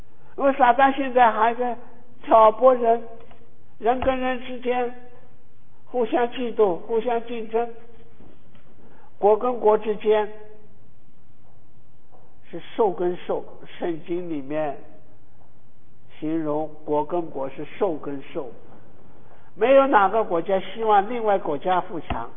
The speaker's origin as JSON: {"language": "Chinese", "country": "China", "said": "我来自于大陆的，我们是在大陆生活了几十年的新中国的一代传道人的后辈，"}